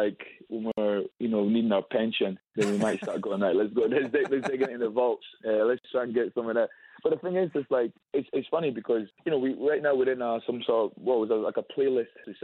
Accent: Scotland, United Kingdom; growing up in Scotland.

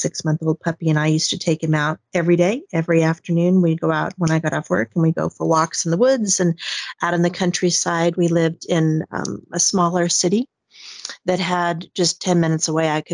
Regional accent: Arizona, United States; now in Sweden; I'm originally from Arizona. And ended up moving to Sweden, to central Sweden in 2011.

